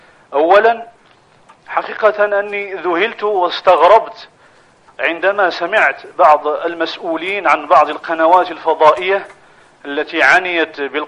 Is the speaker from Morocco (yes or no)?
yes; Morocco; ما وقع في بلادنا المغرب من فتنة جراء هذه البلية